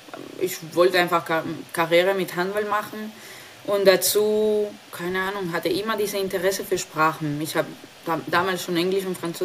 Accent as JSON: {"language": "German", "country": "Spain", "second_language": "German", "moved": "yes", "lives_now": "Germany", "said": "den Land, von wo ich herkomme, Spanien"}